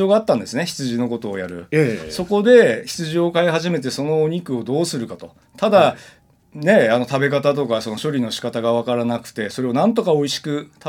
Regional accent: Obihiro, Hokkaido, Japan; born there; now in Takikawa, Japan; 生まれはですね、実はですね、はい、帯広なんですよ。

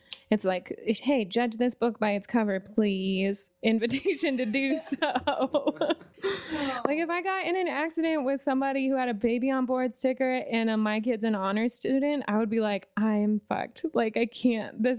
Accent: Lander, Wyoming, United States; Lander, we're all from Lander, Wyoming.

